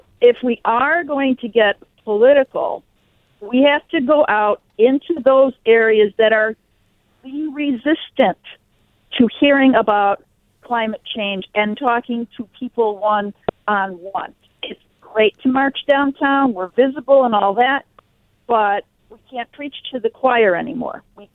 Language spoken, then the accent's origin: English; New York, United States; that I grew up 7 miles from Love Canal and remember when all that was going on. And the subsidiary plant had a factory in my hometown.